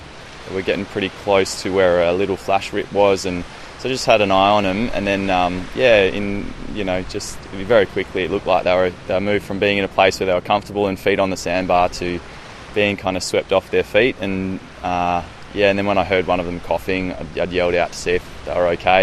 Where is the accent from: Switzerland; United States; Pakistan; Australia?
Australia; growing up in Australia